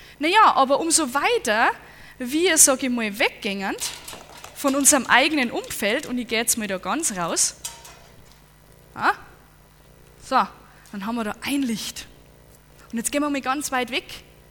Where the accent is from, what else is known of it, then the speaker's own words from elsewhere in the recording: Dickendorf, Rhineland-Palatinate, Germany; Ich weiß nicht, ich komme aus Dickendorf, ja.